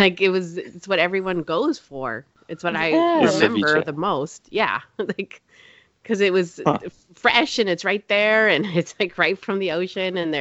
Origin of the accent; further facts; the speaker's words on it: Peru; I went with Peruvian people who are, we're from Peru.